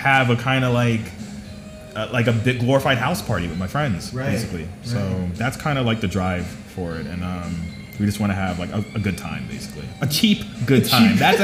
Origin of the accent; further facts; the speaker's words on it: Atlanta, Georgia, United States; I'm from Atlanta, for the listeners out there.